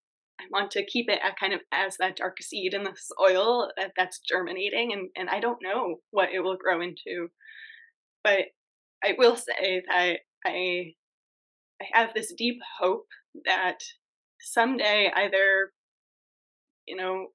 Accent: Maine, United States; We're here in Maine, in my home state where both of our families are

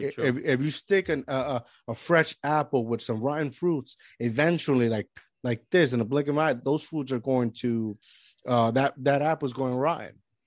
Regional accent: Puerto Rico; now in United States; although I'm an American, but I grew up in Puerto Rico in a place that was like poverty.

